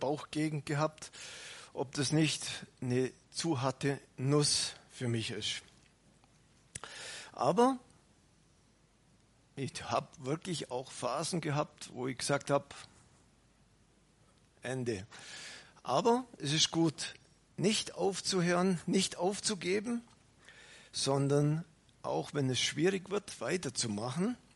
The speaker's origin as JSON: {"language": "German", "region": "Bavaria", "country": "Germany", "said": "Wir können uns das ja als Allgäuer gut vorstellen, was es heißt. Den Berg hoch, dann wieder runter."}